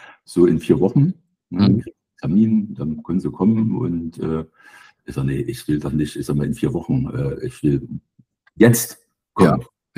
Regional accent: eastern Germany, Germany; Also das ist ja von der Sprache unschwer zu erkennen, dass ich ein Kind des Ostens bin.

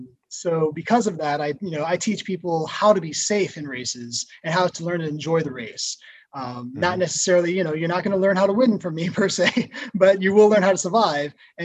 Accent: Brooklyn, New York, United States; now in Tulsa, United States; It's, you know, Tulsa is a little big city. I'm originally from Brooklyn. So I'm used to big cities.

